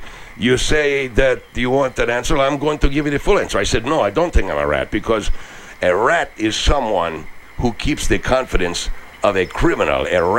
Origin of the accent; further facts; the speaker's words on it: Jalisco, Mexico; now in United States; It reminds me of Jalisco, which is my home state.